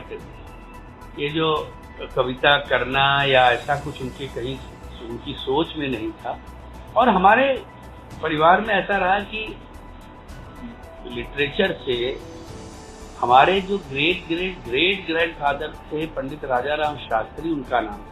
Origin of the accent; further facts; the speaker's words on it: Uttar Pradesh, India; हम लोग उत्तर प्रदेश से बिलोंग करते हैं